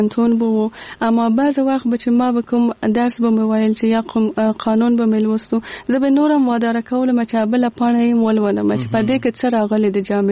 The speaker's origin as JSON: {"language": "Pashto", "region": "Kabul", "country": "Afghanistan", "tie": "born or raised there", "said": "زه په کابل کې زغیدلې یم او دلته مجوند کړی."}